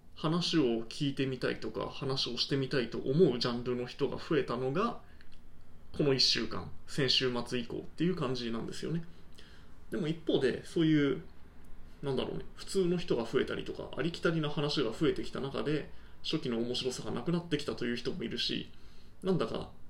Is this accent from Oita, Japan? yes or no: yes; Oita, Japan; しかも僕大分県の人間だし